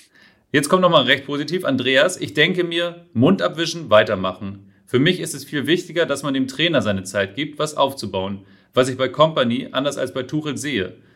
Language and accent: German; Bavaria, Germany; Als echter Bayer wird mir